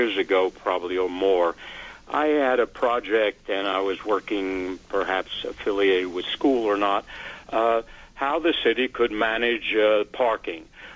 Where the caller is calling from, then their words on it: Manhattan, New York, United States; From Manhattan.